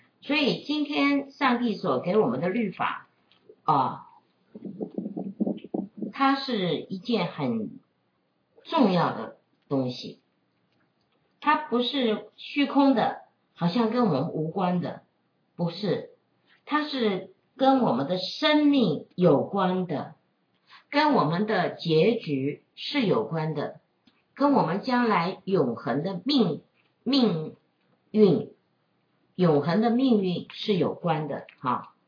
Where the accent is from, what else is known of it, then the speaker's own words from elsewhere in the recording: China; 我们中国人也是说啊，百善孝为先嘛啊